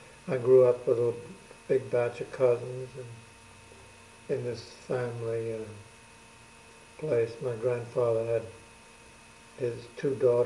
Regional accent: San Antonio, Texas, United States; moved away as an adult; I was born in San Antonio, in Texas.

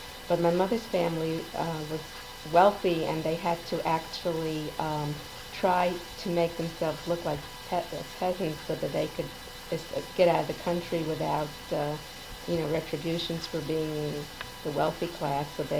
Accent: New York City, New York, United States; I was born in New York City in the Bronx in 1937.

